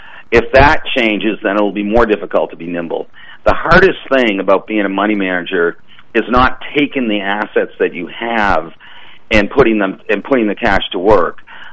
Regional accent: Boston, Massachusetts, United States; I grew up in the Boston area, and so all those companies were around me

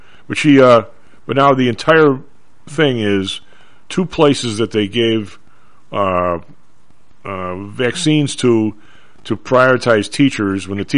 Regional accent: Evergreen Park, Illinois, United States; Well, in the suburbs like where I grew up in Evergreen Park, there was no place in Evergreen Park that was more than 2 minutes from the police station because it wasn't a big suburb.

